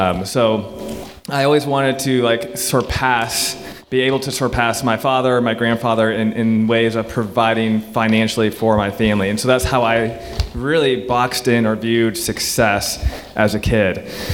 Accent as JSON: {"language": "English", "town": "Zionsville", "region": "Indiana", "country": "United States", "tie": "born or raised there", "said": "So growing up, I lived actually not too far from over here. I grew up in Zionsville."}